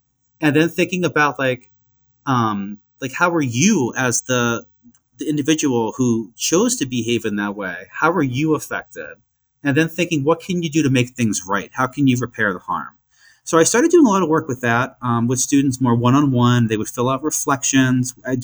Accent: New Hampshire, United States; I'm from New Hampshire originally

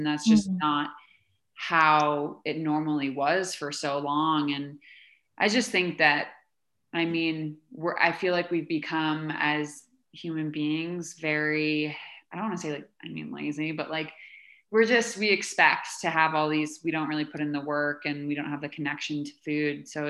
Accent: Maine, United States; I know like growing up in Maine, like I do a lot better in the winter when I'm digesting warm, heated food.

